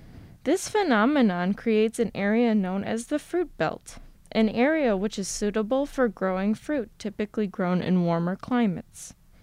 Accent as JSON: {"language": "English", "region": "Michigan", "country": "United States", "tie": "born or raised there", "said": "My home state of Michigan is surrounded by four of the five Great Lakes, the largest group of freshwater lakes on Earth"}